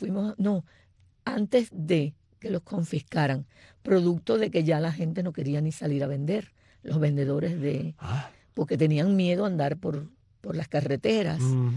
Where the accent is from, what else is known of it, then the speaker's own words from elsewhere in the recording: Santiago de Cuba, Cuba; Santiago de Cuba. Vivía en un reparto que entonces se llamaba Reparto Sueño.